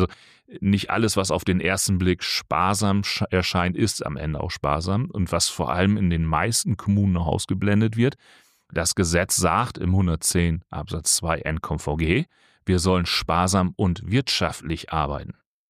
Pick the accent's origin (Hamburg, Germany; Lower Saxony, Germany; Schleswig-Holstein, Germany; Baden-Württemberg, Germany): Lower Saxony, Germany; Ich komme aus Ostfriesland.